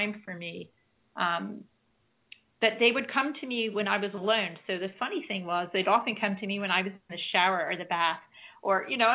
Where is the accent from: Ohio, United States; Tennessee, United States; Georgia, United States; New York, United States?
New York, United States; White Plains; I'm just a little girl growing up in White Plains, New York.